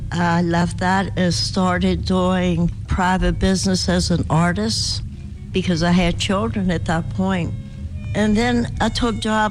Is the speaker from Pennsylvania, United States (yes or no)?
yes; Pittsburgh, Pennsylvania, United States; I was born in Elmore and Wally in 1959. My relationship to the Hill District is lengthy. I've been here all my life